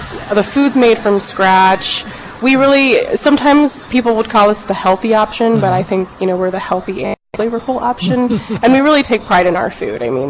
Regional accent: Hawaii, United States; I'm Hawaiian.

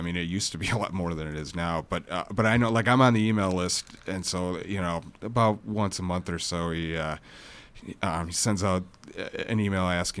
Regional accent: Prairie du Chien, Wisconsin, United States; now in Racine, United States; I grew up in Prairie du Chien, Wisconsin, over on the other side of the state.

